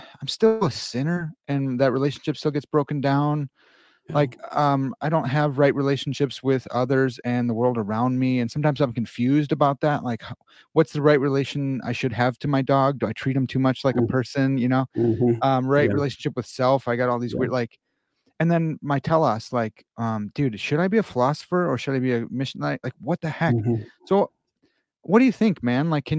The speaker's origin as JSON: {"language": "English", "town": "Chicago", "region": "Illinois", "country": "United States", "said": "you know, like I'm from Chicago, so it's not that debatable for me."}